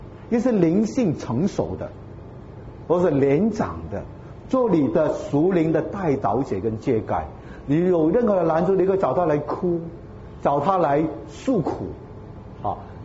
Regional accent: China; 特别我们在中国这样的大环境成长

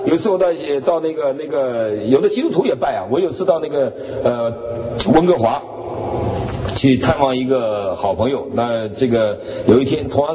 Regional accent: Northeast China, China; 有的，有的，我们东北人都知道的。

